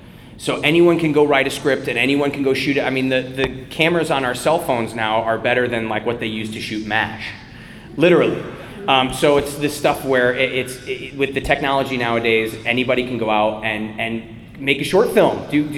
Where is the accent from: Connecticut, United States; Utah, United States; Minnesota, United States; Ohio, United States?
Connecticut, United States; I'm a kid from Connecticut. Both my parents are lawyers.